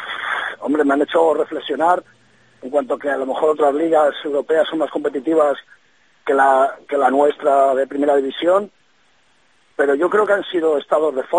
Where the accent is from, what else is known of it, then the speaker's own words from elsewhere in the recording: Spain; primero como español, segundo como amante de este deporte